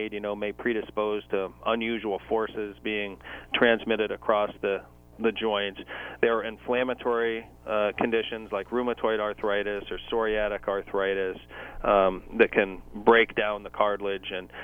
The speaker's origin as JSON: {"language": "English", "region": "Ohio", "country": "United States", "tie": "born or raised there", "said": "And as you mentioned, I grew up in Ohio, and I went to did my undergraduate work at Holy Cross down in Massachusetts, and played football there."}